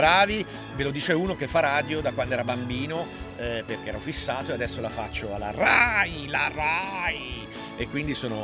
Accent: Perugia, Umbria, Italy; io essendo perugino sono finalmente a casa

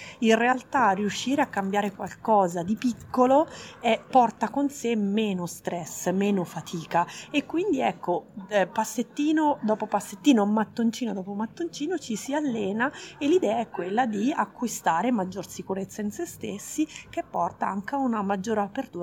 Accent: Marche, Italy; also born or lived in Milan; now in New York, United States; Mi sono trasferita dalle Marche a Milano e poi da Milano a New York

